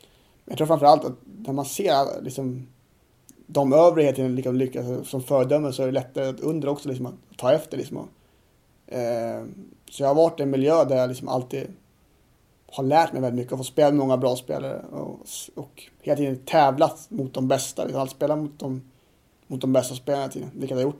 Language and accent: Swedish; Sweden; eftersom jag är från Sverige och det är liksom våra liga kan man säga